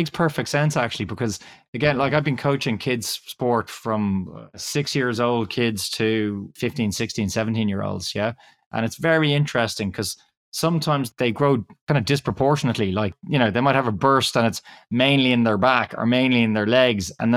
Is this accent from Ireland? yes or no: yes; Ireland; first language English; because of course I'm Irish, right? So I grew up with English as my native language, I guess, or my mother tongue, more or less.